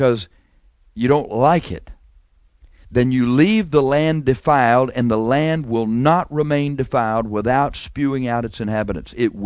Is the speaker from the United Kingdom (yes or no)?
no; United States; I'm an American. I like being an American.